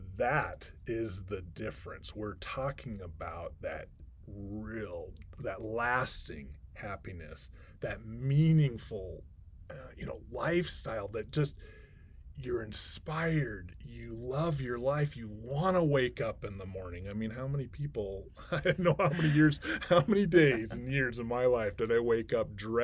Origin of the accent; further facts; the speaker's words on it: Seattle, Washington, United States; Growing up in Seattle, Washington, you'll understand, it's warm, it's nice.